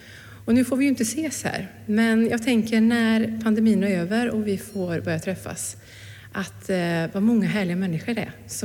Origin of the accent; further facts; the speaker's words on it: Arvika, Värmland, Sweden; Den första var i Värmland, i Arvika, där jag växte upp